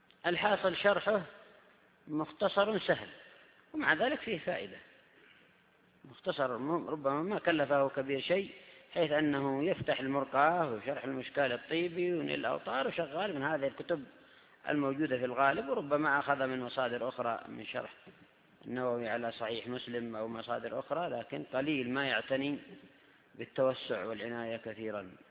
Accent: Yemen; ولا سيما عندنا في اليمن أيضا الكثير

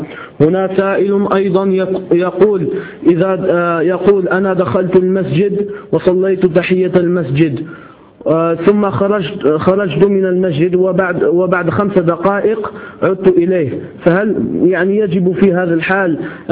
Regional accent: Morocco; فالعادة عندنا في المغرب أن يعطي للشرطي ثمن بسيط

